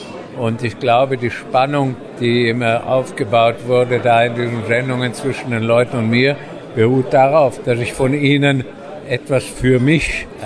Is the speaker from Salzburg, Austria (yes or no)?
no; Vienna, Austria; born there; Paris war für mich, der als geborener Wiener ein Kleinstädter ist, ein erschreckender Moloch von Stadt.